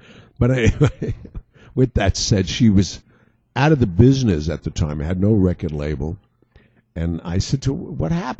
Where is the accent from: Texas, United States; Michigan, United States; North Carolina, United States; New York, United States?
New York, United States; Staten Island; Yeah, everybody thinks I grew up in Brooklyn. I didn't, man. It was New York City and Staten Island.